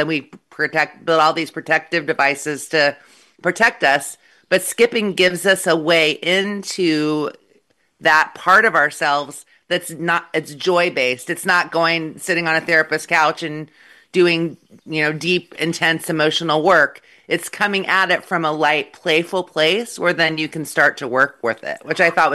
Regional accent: Midwest, United States; Now, I grew up in the Midwest.

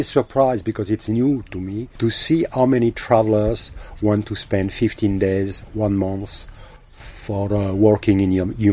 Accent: France; moved away; also born or lived in Southeast Asia; and I'm from France. But I'm not living in France.

